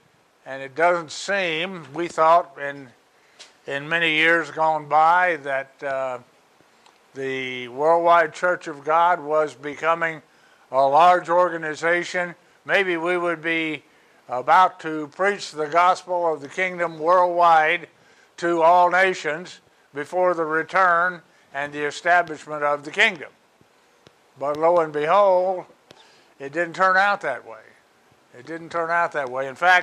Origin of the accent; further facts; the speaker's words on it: Atlanta, Georgia, United States; moved away; Now, if you don't know, we're from Atlanta and moved up here in 1973.